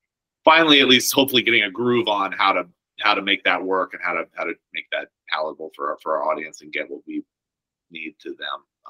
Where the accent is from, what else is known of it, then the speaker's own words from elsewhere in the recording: Nevada, United States; I grew up in Nevada.